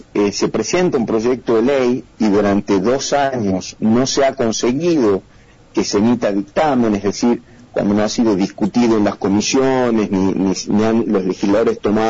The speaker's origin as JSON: {"language": "Spanish", "region": "Tucumán", "country": "Argentina", "said": "soy un convencido como tucumano"}